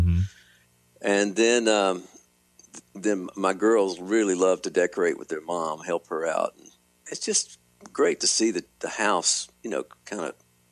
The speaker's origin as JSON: {"language": "English", "town": "Macon", "region": "Georgia", "country": "United States", "tie": "born or raised there", "said": "after spending the first 30 years of my life in Georgia and around Macon, Georgia, my hometown."}